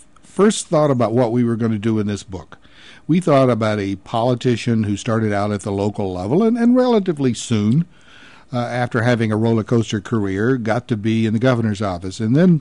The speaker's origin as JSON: {"language": "English", "region": "New Jersey", "country": "United States", "said": "when somebody found out I was from New Jersey, they would say, oh, I love your governor, or do you know the governor?"}